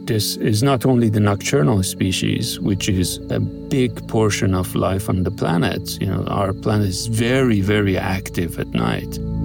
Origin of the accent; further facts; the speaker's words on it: Boston, Massachusetts, United States; But the one I always do not far from my hometown, Boston, is Maine Stargazing and Photography.